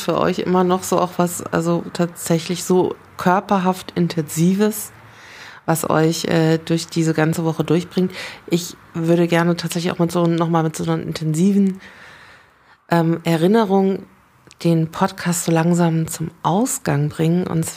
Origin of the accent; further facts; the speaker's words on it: Frankfurt, Hesse, Germany; für mich als Frankfurterin fühlt sie sich immer sehr ähnlich an.